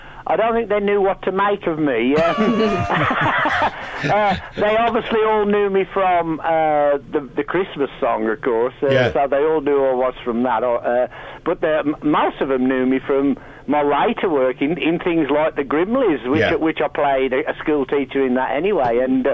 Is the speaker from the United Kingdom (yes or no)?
yes; Walsall, West Midlands, United Kingdom; I went back to a school in my hometown of Walsall in the West Midlands, only about 3 miles from where I grew up as a kid.